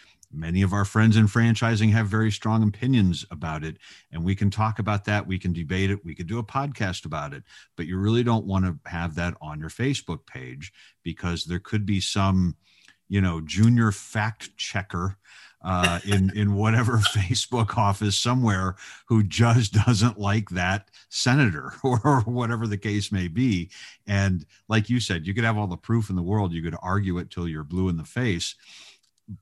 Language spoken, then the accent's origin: English; California, United States; We're from California, Mike. We're not listening to this anymore.